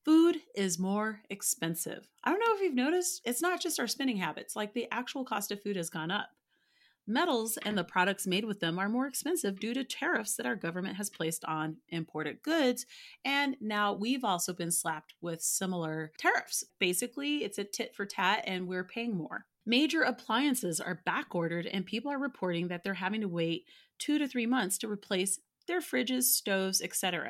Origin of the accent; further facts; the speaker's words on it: United States; for the first time in my life as an American, I experienced being pitied because of the country that I'm from.